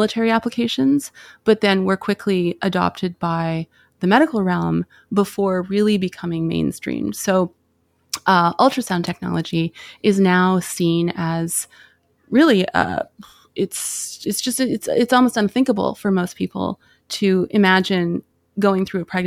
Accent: Vancouver, British Columbia, Canada; born there; Yes, yes, I was born in Vancouver.

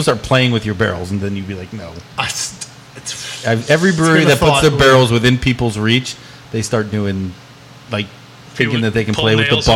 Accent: Hackettstown, New Jersey, United States; I'm New Jersey, born and raised. I'm from Hackettstown, so I know what a brewery in a town can do for the town.

